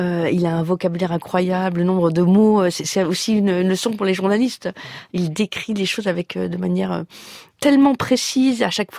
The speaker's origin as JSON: {"language": "French", "country": "France", "tie": "born there", "said": "Je sais que je suis française parce que je suis née par hasard en France, mais rien de plus que ça."}